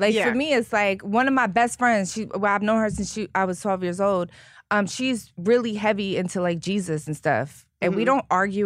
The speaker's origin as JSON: {"language": "English", "town": "Philadelphia", "region": "Pennsylvania", "country": "United States", "tie": "born or raised there", "said": "Yeah, I grew up poor in Philly."}